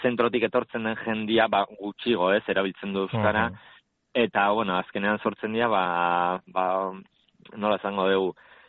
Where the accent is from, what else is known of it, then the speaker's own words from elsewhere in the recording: Gorliz, Basque Country, Spain; also born or lived in Gipuzkoa; ni Gorlizen bizi izan naiz, ba, txikitatik, jaio nintzenetik. Baina, bueno, ni azkenean familiakin bebai euskera zeiten dut, familia Gipuzkoan dakat, ni han jaio nintzen